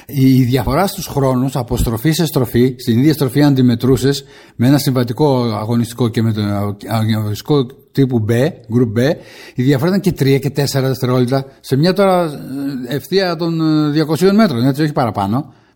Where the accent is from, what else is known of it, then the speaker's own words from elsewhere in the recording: Kleitoria, Western Greece, Greece; Όταν ήμουνα στα μέρη μου, στην Κλειτορία, εκεί στα Καλάβρητα